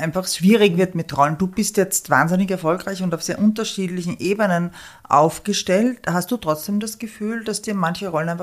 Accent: Salzburg, Austria; Also ich bin 71er Baujahr, ich bin allerdings auch weiter im Westen aufgewachsen. Das ist, also in Salzburg

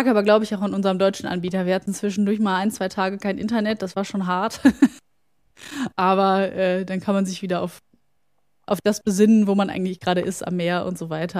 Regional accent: Germany; irgendwann einfach ein paar Kronen abgeholt, um was in der Tasche zu haben, wie man das halt so macht als Deutscher.

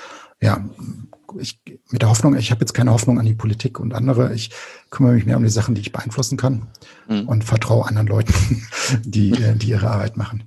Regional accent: Krefeld, North Rhine-Westphalia, Germany

